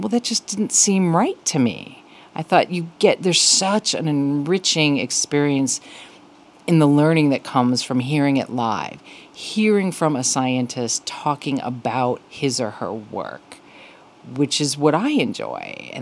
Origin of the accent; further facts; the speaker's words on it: Chicago, Illinois, United States; I mean, I grew up in Chicago and knew about some of it